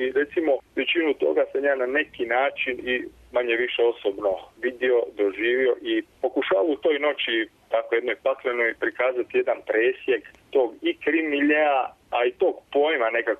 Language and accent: Croatian; Senj, Lika-Senj County, Croatia; sam i sam odrastao u Senju, u jednom vrlo tvrdo katoličkom gradu, živio sam s djedom ateistom i bakom vjernicom